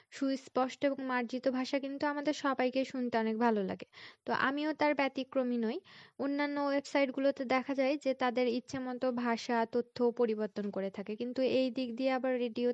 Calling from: Rajshahi, Rajshahi Division, Bangladesh; রাজশাহী বোয়ালিয়া থেকে বলছি। আমি বাচ্চাদের স্কুলে পড়াই।

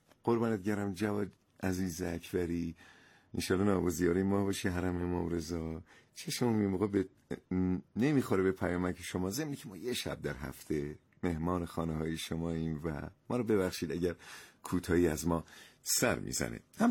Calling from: Bushehr, Iran; شنونده همیشگی شما … از بوشهرم

